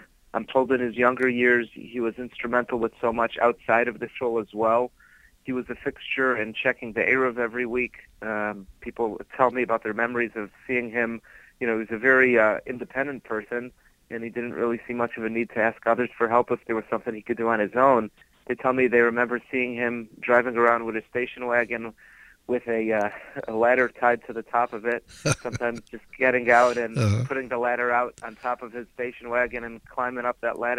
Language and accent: English; Cleveland, Ohio, United States; My own parents, I grew up in Cleveland, Ohio.